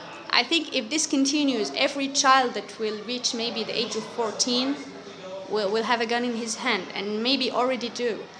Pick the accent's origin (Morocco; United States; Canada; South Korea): Morocco; from Morocco.